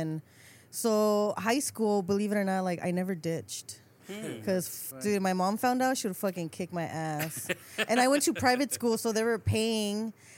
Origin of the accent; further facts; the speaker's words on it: El Sereno, California, United States; I'm from El Sereno. I haven't really lived anywhere else. That's boring.